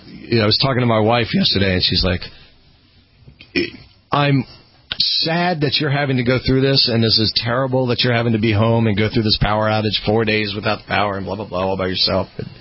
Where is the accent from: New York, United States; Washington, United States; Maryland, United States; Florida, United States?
Maryland, United States; this whole group of friends that I have over here in Virginia, you know, because I'm from Maryland.